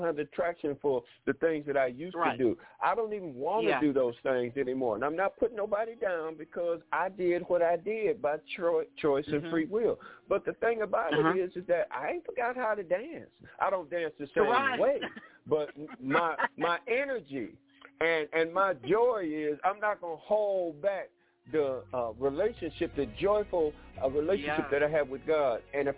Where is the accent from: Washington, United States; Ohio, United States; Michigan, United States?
Michigan, United States; Detroit; now in Arkansas, United States; I ain't got too many basements in Arkansas, but growing up in Detroit, we had them little basement parties